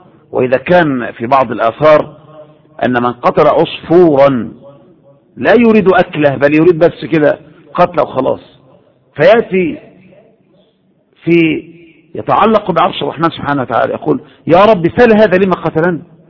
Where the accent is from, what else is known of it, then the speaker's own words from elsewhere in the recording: Egypt; يعني ما تفكر ان المظاهرات اللي عندنا في مصر دي مظاهرة سلمية صحيح؟